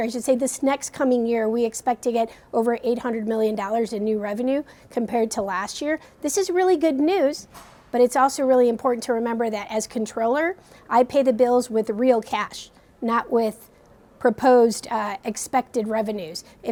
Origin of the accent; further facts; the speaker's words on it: Chicago, Illinois, United States; Yes, I'm from Chicago. We're a city of builders.